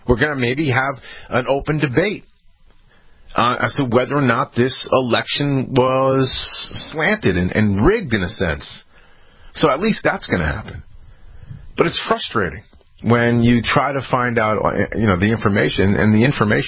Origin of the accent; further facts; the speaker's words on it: United States; I have to just announce to the world, you know, I'm an American. I'm a lover of liberty.